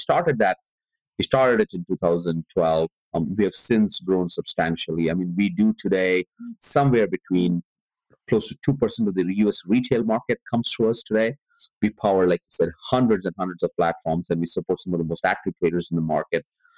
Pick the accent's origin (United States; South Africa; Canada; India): India; I was born and brought up in India.